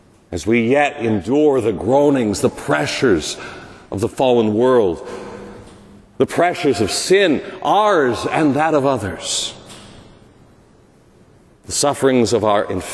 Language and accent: English; Colorado, United States; The shooting in my home state of Colorado at Evergreen High School.